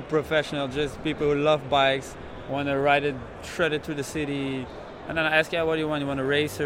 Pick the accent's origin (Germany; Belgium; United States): Belgium; Leuven, Flanders; English is a second language; I'm from Leuven